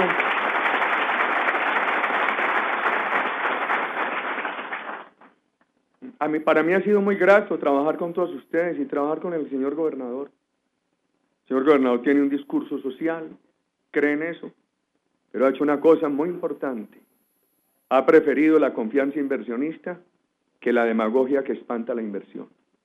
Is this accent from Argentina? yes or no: no; Antioquia, Colombia; Exagera por allá lo exagerados que somos los paisas